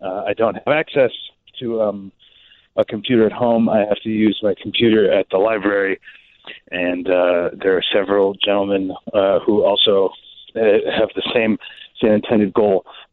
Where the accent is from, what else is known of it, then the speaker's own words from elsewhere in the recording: Rosemont, Illinois, United States; I'm from Rosemont, Illinois